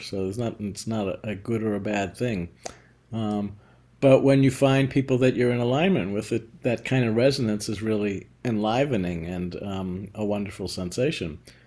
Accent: Boston, Massachusetts, United States; I grew up in the Boston area and a big sports fan.

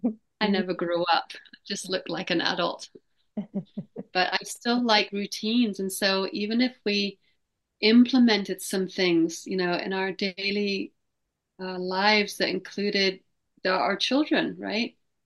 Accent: England, United Kingdom; I grew up in England, and it was a wonderful way to digest food and connect with family and friends

